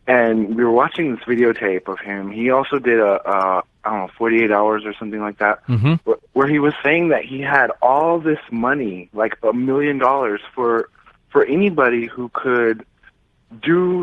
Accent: Albuquerque, New Mexico, United States; I'm from Albuquerque.

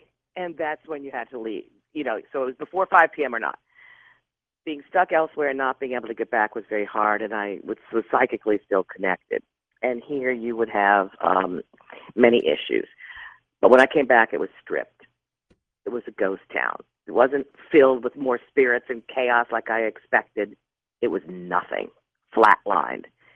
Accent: New Orleans, Louisiana, United States; Fortunately, I grew up in New Orleans, which this stuff is very, very open anyway.

